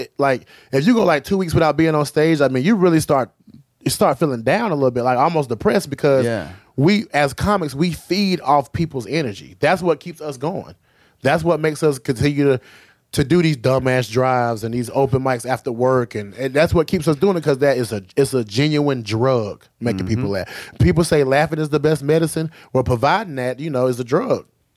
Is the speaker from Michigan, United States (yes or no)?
no; Southern Pines, North Carolina, United States; I'm from Southern Pines, North Carolina, not a big city, small town.